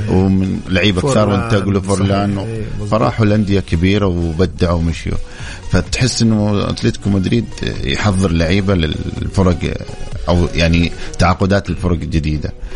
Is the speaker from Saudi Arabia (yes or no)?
yes; Saudi Arabia; مو بس يعني من عندنا في السعودية.